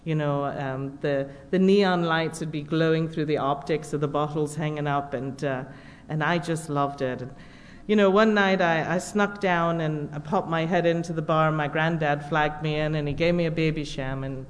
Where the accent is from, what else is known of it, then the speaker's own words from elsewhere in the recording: London, United Kingdom; I was born in London, and many of you know I grew up in a pub.